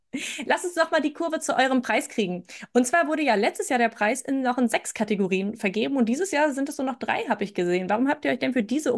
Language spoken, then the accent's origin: German; Wiesbaden, Hesse, Germany; Ich komme aus Wiesbaden, wie wir mit dem Zug nach Mainz zu meiner Tante gefahren sind